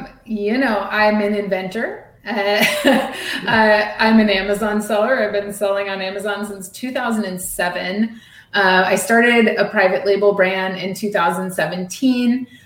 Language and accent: English; Wisconsin, United States; I'm from Wisconsin originally.